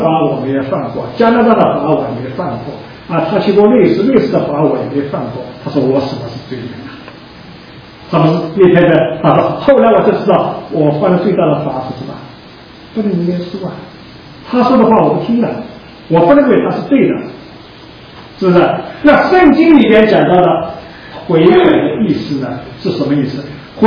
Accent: China; 所以我不知道你是不是注意到，我们中国人信主的时候上来都比较难

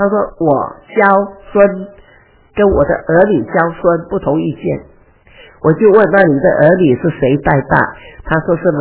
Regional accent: Hong Kong; 因为我是在香港长大

